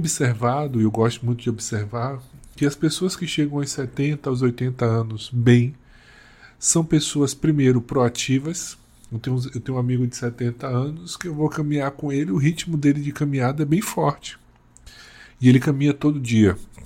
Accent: Northeast Region, Brazil; Sou nordestino, então aqui é um mês também de muita alegria do São João

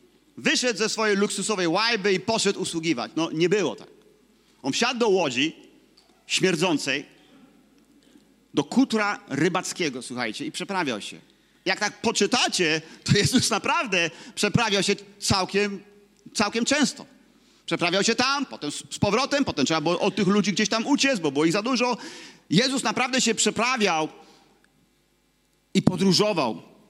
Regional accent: Kołobrzeg, West Pomeranian Voivodeship, Poland; ja pochodzę z Kołobrzegu i nieraz widziałem kuter rybacki

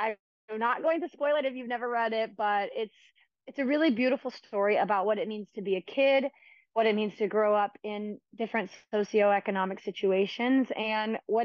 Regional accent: Mississippi, United States; because I knew that the piece meant a lot to me as a young kid who grew up, you know, in a small-ish town in Mississippi

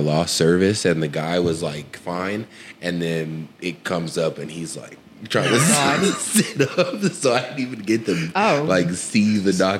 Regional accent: Texas, United States; We're from Texas, dog.

